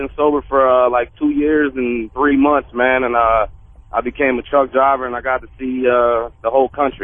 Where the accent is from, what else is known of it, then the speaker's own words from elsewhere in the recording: Pennsylvania, United States; I'm from Pennsylvania.